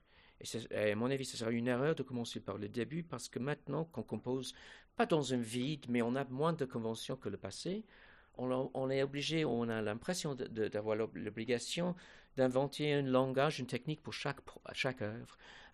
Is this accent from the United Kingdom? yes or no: yes; England, United Kingdom; first language English; French is a second language; Non, je suis un Anglais, je suis un Britannique. C'est mon langage